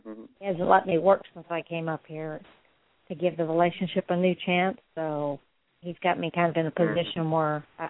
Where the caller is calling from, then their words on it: Florida, United States; Okay, I'm sorry. … I'm calling from Florida